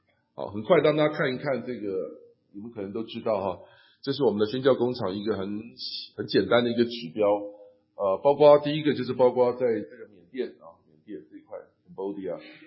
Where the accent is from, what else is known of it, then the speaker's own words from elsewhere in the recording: China; 包括我们在海外这些中国人所在的地方都算是我们这一个的这个强调的范围。